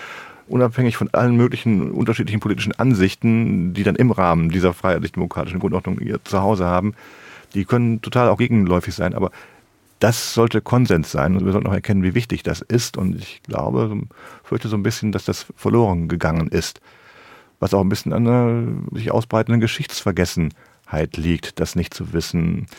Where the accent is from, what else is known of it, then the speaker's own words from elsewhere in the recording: Rhineland, Germany; ich versuche ja schon auch als Rheinländer nicht den Optimismus zu verlieren grundsätzlich.